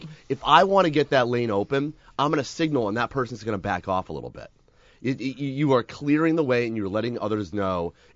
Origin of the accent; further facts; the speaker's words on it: Boston, Massachusetts, United States; As a Bostonian, I can defend that, right?